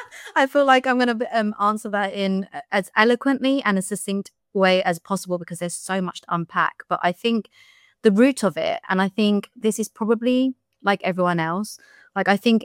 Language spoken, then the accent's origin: English; United Kingdom; born there; I also very much identify as British because I was British born.